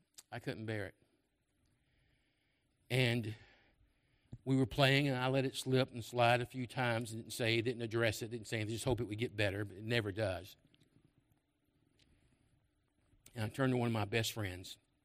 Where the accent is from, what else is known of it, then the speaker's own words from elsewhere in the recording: Memphis, Tennessee, United States; You have to understand something. I grew up in Memphis. I grew up not far from … was the coolest thing you would ever, ever imagine in Memphis.